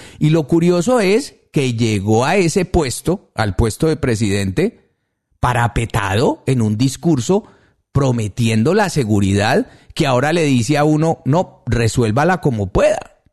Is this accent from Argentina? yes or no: no; Colombia; yo no tengo que hacer aquí mucho esfuerzo para explicarle cómo somos los colombianos